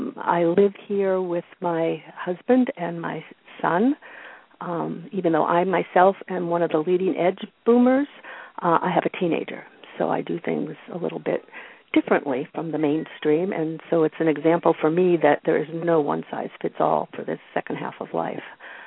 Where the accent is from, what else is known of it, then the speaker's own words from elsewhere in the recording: Pittsburgh, Pennsylvania, United States; born there; also born or lived in Connecticut / Indiana / Oakland, California; now in Brookline, United States; And I was born actually in Pittsburgh, Pennsylvania, and moved around as a kid. So I lived in Connecticut, I lived in Indiana, out in Oakland, California.